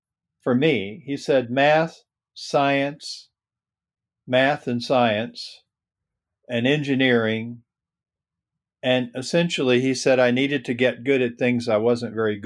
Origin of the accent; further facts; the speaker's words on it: Mississippi, United States; My first cousin, with whom I grew up down in Mississippi, tells me that I started talking about leaving planet Earth at the age of five.